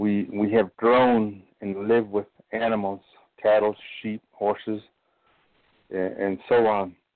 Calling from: Pinon, Arizona, United States; I'm calling from Pinon.

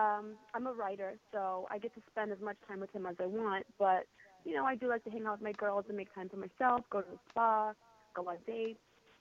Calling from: Chicago, Illinois, United States; I'm calling you from Chicago, Illinois today.

